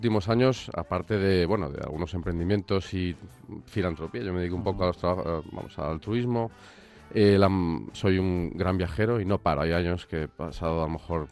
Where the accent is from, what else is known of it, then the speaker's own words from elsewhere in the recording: Madrid, Community of Madrid, Spain; moved away; also born or lived in Canary Islands; yo soy español, de hecho. Soy canario, aunque no se note. Pero los últimos 22 años los he pasado fuera de España. Uh-huh. Soy... me crié en Madrid